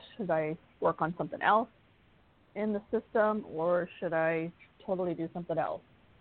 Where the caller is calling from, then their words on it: Florida, United States; I'm calling from Florida.